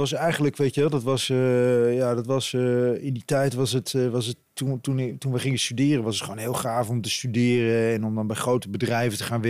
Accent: Apeldoorn, Gelderland, Netherlands; Weet je, ik kom uit Apeldoorn

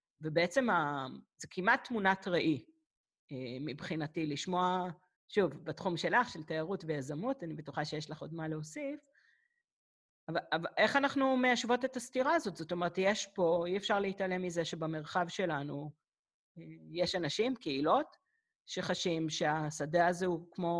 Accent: Ramat David, Northern District, Israel; איזה קטע, אני מעמק ישראל, אני מרמת דוד.

